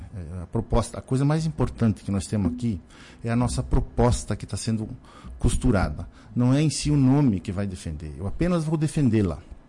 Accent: Ibiaçá, Rio Grande do Sul, Brazil; lá na nossa paróquia, em Ibiaçá, onde eu me criei.

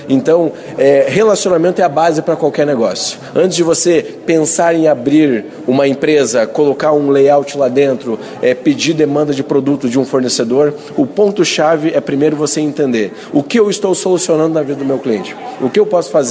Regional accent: Passo Fundo, Rio Grande do Sul, Brazil; eu sou de Passo Fundo, né? E hoje eu sou engenheiro

